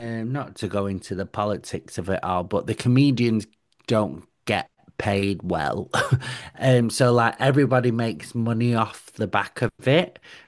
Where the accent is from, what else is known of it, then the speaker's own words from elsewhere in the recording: Manchester, North West England, United Kingdom; it's going to be, I'm gay and from Manchester